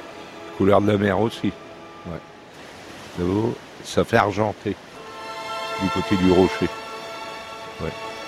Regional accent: Saint-Quentin, Hauts-de-France, France; Saint-Quentin, dans l'Aisne. Picardie.

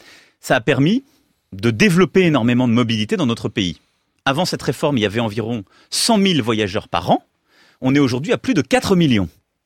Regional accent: Amiens, Hauts-de-France, France; moi je viens d'Amiens

